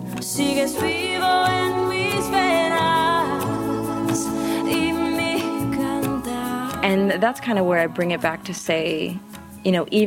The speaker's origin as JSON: {"language": "English", "town": "Austin", "region": "Texas", "country": "United States", "tie": "born or raised there", "said": "You know, born and raised in Austin, I'm half Mexican and half Swiss German, but I'm a third generation estadounidense, so from the United States, and a third generation. So I didn't really grow up with much of my Latin heritage."}